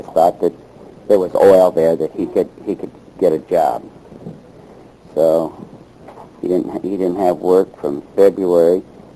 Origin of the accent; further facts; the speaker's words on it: Holden, Missouri, United States; born there; moved away; also born or lived in California; I was born in Holden, Missouri. That's about 10 miles north of, south of West Plains, Missouri.